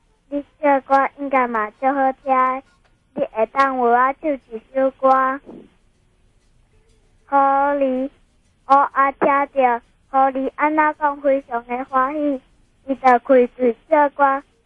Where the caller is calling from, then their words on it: Chiayi, Taiwan; 我从嘉义打来的。